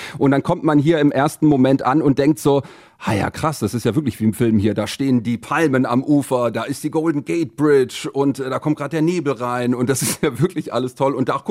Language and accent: German; Stuttgart, Baden-Württemberg, Germany; now in San Francisco, United States; Ich komme aus Stuttgart ursprünglich